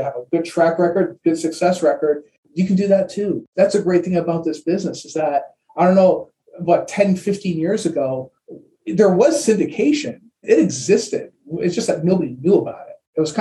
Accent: Detroit, Michigan, United States; In Detroit, when I was growing up in Detroit working in the automotive, which is, you know, really rough guys, we used to call it one throat to choke, right?

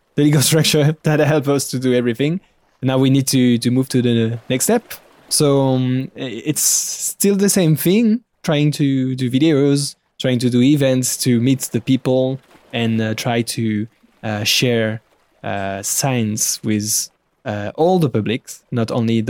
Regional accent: Aubignosc, Provence-Alpes-Côte d'Azur, France; I grew up in the south of France, in a small town called Aubignosc.

